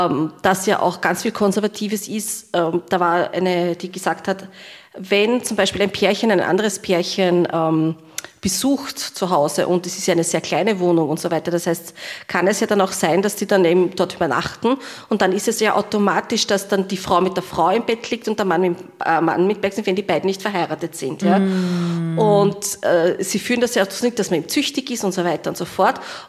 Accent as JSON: {"language": "German", "country": "Austria", "said": "was bei uns in Österreich schon möglich ist."}